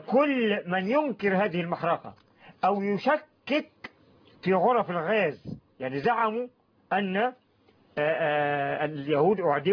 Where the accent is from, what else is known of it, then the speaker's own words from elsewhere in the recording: Egypt; عندنا في مصر، عندنا في مصر ما اظن ان هناك قانون يسمح في مصر بان تسب الاسلام